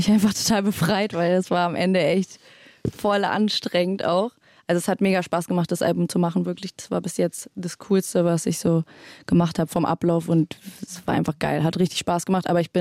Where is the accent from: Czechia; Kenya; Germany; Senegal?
Germany; Berlin; born there; Ich bin in Berlin geboren.